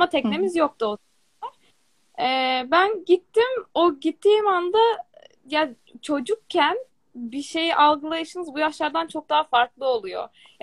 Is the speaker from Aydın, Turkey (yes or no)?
yes; Kuşadası, Aydın, Turkey; Şu anda 25 yaşındayım. 8 yaşına başladım. Ben Kuşadalıyım zaten. Büyüdüm. Böyle küçücük bir yer, deniz kenarı.